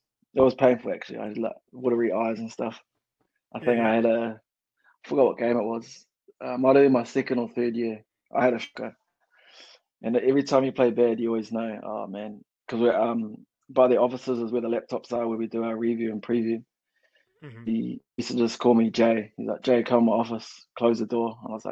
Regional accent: Tauranga, Bay of Plenty, New Zealand; born there; also born or lived in Wellington; I was born in Tauranga up north, and then I lived in Wellington for like 10 years.

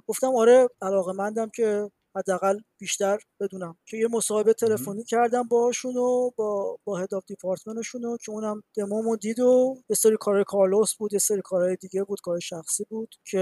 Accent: Iran; ولی من از ایرانم، یکم شرایط ویزا و اینا واسه ما سخته

